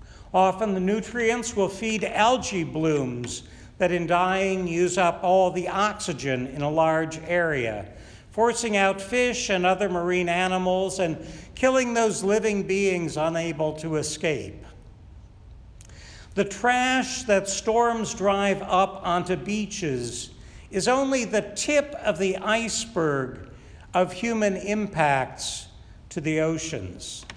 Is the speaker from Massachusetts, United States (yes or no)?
no; Chicago, Illinois, United States; When I was growing up in Chicagoland, we had some pretty bad snowstorms, cold periods, lots of thunderstorms, some hot summer days, and a few tornado warnings each year.